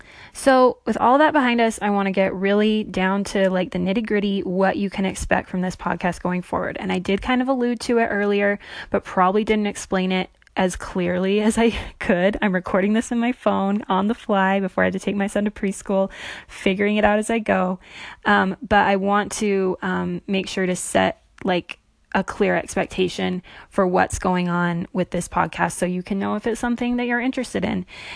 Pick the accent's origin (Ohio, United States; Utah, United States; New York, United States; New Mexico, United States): Utah, United States; St. George; like I mentioned before. I'm 31 years old. I grew up Mormon in the St. George area in southwestern Utah.